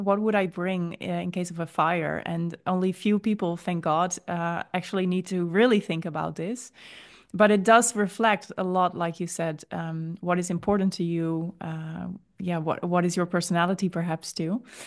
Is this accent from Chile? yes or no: no; Netherlands; English is a second language; I'm from the Netherlands. If I speak for myself, I never really grew up with the possibility of natural disasters.